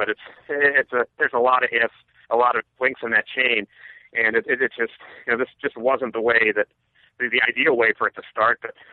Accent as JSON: {"language": "English", "town": "Scranton", "region": "Pennsylvania", "country": "United States", "tie": "born or raised there", "said": "is a guy from Scranton, my hometown, so I follow him a little bit."}